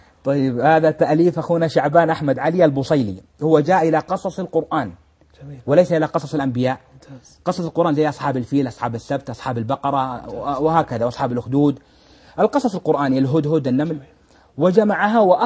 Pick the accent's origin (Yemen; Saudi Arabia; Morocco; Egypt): Saudi Arabia; بل هناك رسائل سبقتها عندنا في السعودية وفي غيرها